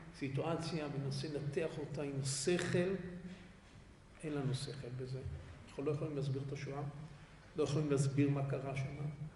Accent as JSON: {"language": "Hebrew", "town": "Jerusalem", "region": "Jerusalem District", "country": "Israel", "tie": "born or raised there", "also_born_or_lived": "Bnei Brak", "said": "אני נולדתי בבני ברק, משפחה גרה בבני ברק"}